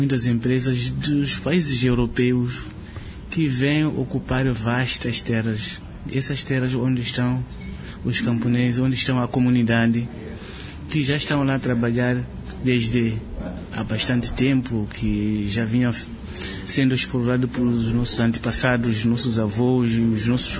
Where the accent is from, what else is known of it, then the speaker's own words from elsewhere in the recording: Mozambique; Sou de Moçambique.